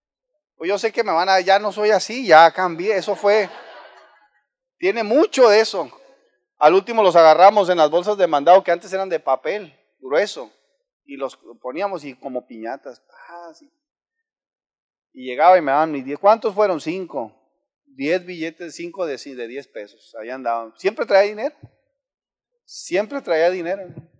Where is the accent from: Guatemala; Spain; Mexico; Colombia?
Mexico; somos mexicanos y tenemos nuestro orgullo, morenitos y lo que ustedes quieran, no somos ni ojos verdes ni nada